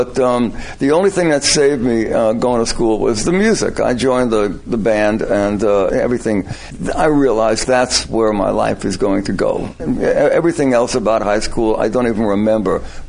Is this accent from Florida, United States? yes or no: no; Brooklyn, New York, United States; I grew up in Williamsburg, which now is like the hippest place to live, right? But when I grew up there, it was a dump.